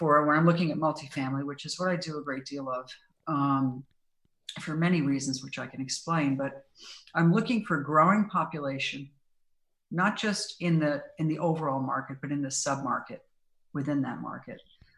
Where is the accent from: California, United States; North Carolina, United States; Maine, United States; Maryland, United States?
California, United States; So let's take Silicon Valley, my hometown, as an example.